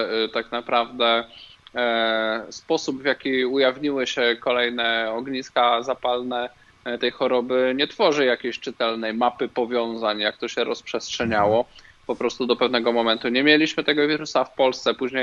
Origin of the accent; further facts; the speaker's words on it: Lubusz Voivodeship, Poland; now in Józefów, Poland; Polak, patriota, lubuszanin w Warszawie.